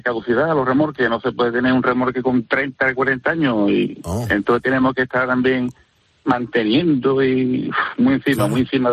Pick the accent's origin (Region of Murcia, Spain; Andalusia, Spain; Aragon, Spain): Andalusia, Spain; San Fernando; yo salí de Cádiz, yo soy de Cádiz. Yo soy de San Fernando y mi empresa está en Cádiz.